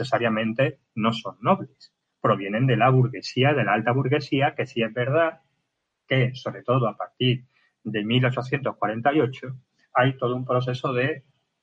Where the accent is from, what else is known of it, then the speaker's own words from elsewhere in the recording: Andalusia, Spain; Yo soy andaluz, yo soy del Valle del Guadalquivir, y aquí en Extremadura, pues la verdad es que la estructura socioeconómica es muy similar, ¿no?